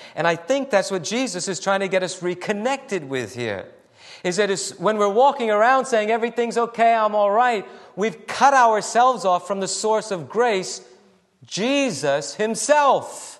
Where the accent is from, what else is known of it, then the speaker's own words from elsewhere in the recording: New England, United States; I think I mentioned earlier that I grew up in New England. New England's different from the South, if you haven't heard that yet.